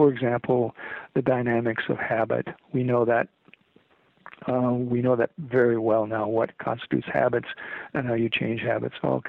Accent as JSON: {"language": "English", "region": "California", "country": "United States", "said": "it's not because I'm a screwball from California, which I am"}